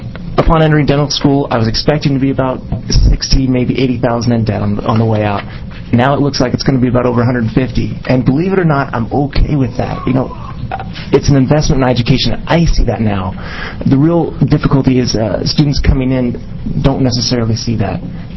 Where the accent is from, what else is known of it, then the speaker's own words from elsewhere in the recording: Troutdale, Oregon, United States; And I grew up in Troutdale, and so I'm kind of a native Oregonian and feel pretty at home here.